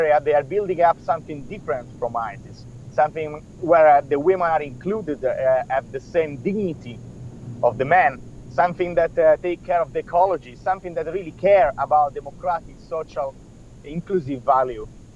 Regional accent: Italy; I come from Italy

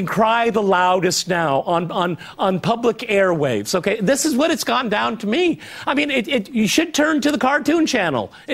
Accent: Midwest, United States; Well, you know, I come from the Midwest.

